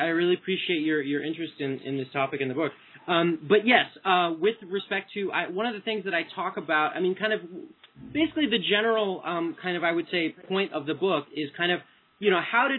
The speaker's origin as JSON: {"language": "English", "region": "California", "country": "United States", "tie": "born or raised there", "said": "we barely trust in my home state of California."}